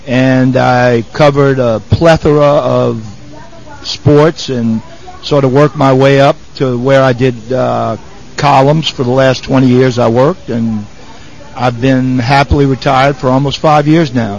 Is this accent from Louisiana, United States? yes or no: yes; New Orleans, Louisiana, United States; I grew up sort of in the university area. Most locals would refer to it as uptown